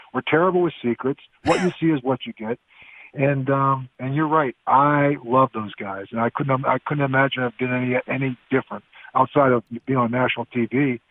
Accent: Pittsburgh, Pennsylvania, United States; You know, I grew up in Pittsburgh, and my coach went back there and coached.

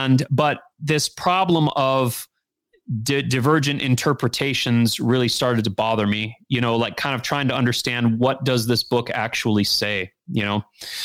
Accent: Michigan, United States; I mean, I'm from Michigan

